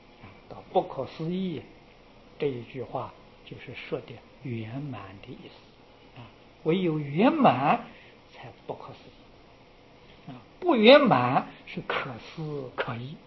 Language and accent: Chinese; Taiwan; 这一丈的房间大概我从我们台湾人看起来大概只有4个榻榻米